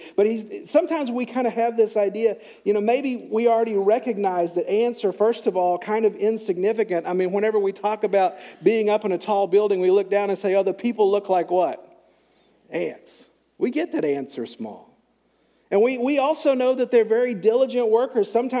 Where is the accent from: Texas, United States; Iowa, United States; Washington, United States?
Texas, United States; Greenville; Growing up in Greenville, Texas, I had a lot of occasions on the farm where I live to look at ants.